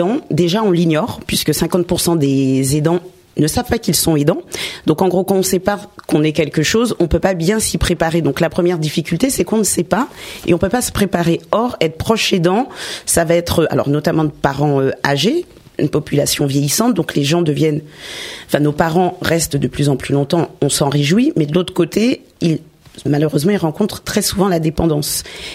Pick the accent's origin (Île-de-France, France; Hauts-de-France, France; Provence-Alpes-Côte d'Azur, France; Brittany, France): Île-de-France, France; Villiers-le-Bel; also born or lived in Sarcelles; J'ai grandi à Villiers-le-Bel et à Sarcelles.